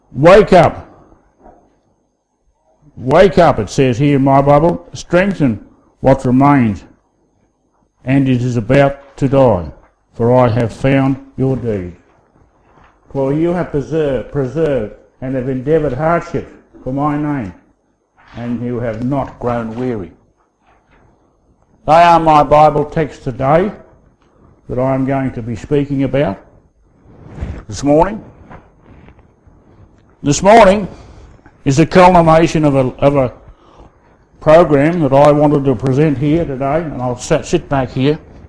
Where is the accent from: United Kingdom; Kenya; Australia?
Australia; Sydney, New South Wales; born there; I was born late one night, about 11:15 hours, on the 11th of June 1944. Sydney was under siege at that time because the war was on.